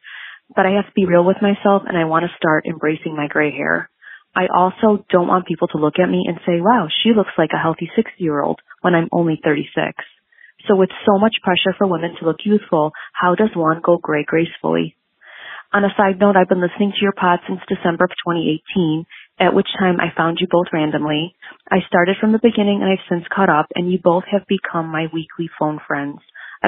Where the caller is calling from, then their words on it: Chicago, Illinois, United States; from Chicago